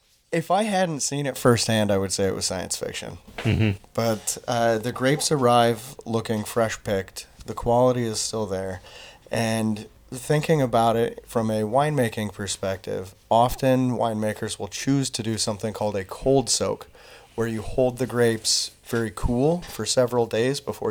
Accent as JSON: {"language": "English", "region": "West Coast", "country": "United States", "said": "I'm originally from the West Coast"}